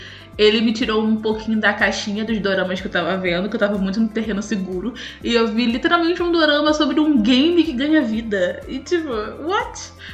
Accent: Brazil; Eu sou brasileira

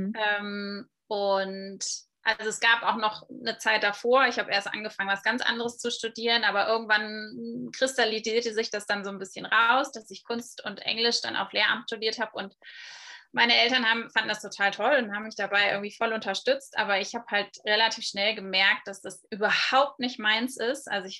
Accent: Dortmund, North Rhine-Westphalia, Germany; born there; Also geboren wurde ich in Dortmund

